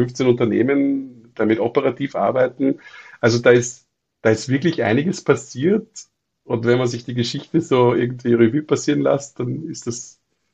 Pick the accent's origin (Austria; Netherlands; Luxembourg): Austria; Vienna; wie man das als Wiener so tut, dann raunzt man und sudert man.